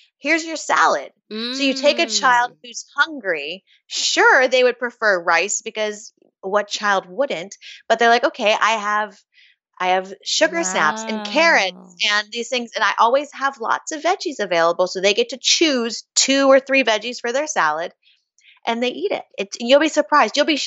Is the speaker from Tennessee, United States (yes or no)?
yes; Chattanooga, Tennessee, United States; also born or lived in Boston; No, I'm from Chattanooga, Tennessee. But I spent a lot of time in Boston.